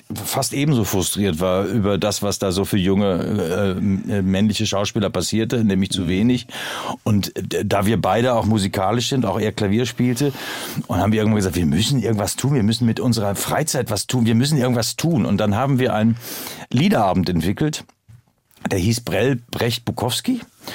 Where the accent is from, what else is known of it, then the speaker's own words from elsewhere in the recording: Unna, North Rhine-Westphalia, Germany; Ich komme aus Unna, der lebt in Dortmund.